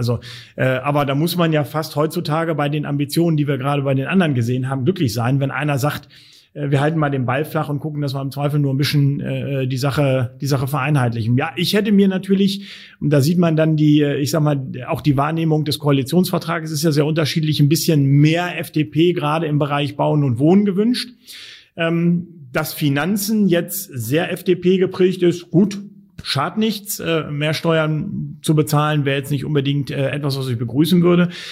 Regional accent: Lower Saxony, Germany; Als Niedersachse um die Ecke.

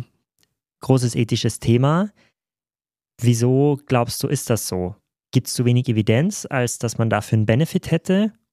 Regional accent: Austria; Gut für uns, wir sind ja beide Österreicher, ja.

